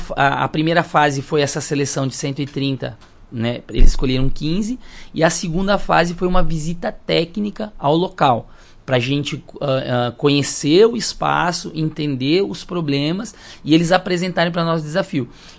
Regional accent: Brazil; a gente é do Brasil, a gente mora numa cidade lá no sul do Brasil, né, que é Marau

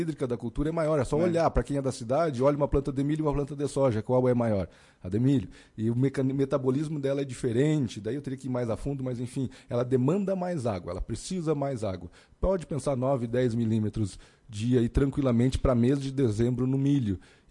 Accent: Santa Catarina, Brazil; also born or lived in Vacaria; now in Lagoa Vermelha, Brazil; eu sou catarinense, mas moro há muitos anos aqui no Rio Grande do Sul, em Lagoa Vermelha, e já morei em Vacaria também.

